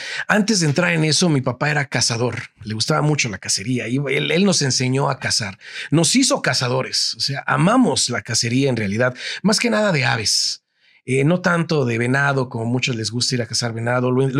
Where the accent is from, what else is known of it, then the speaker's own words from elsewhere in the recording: Ocotlán, Jalisco, Mexico; also born or lived in Mexico City; Soy originario de México, el país en donde fui registrado en Guadalajara, en un lugar que se llama Ocotlán, Jalisco. Un lugar hermoso que cuando llegamos ahí, mis hermanos, mi madre y yo, fue un paraíso para nosotros porque veníamos de la Ciudad de México.